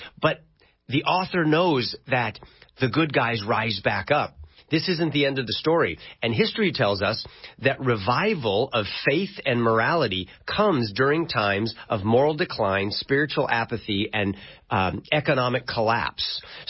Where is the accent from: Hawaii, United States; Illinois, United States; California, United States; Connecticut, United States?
California, United States